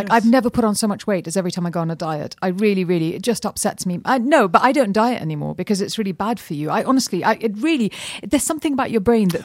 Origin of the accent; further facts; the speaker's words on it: India; And I'd say, yeah, I'm Indian.